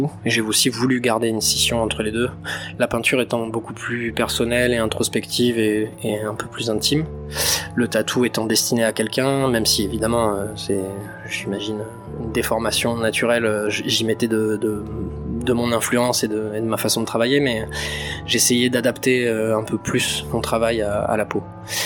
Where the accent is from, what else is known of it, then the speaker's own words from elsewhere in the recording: Nouvelle-Aquitaine, France; je viens de Dordogne précisément, et c'est une région qui était empreinte de la préhistoire déjà, parce qu'il y avait énormément de grottes, de fossiles, de silex taillés et tout ça, et aussi très médiéval.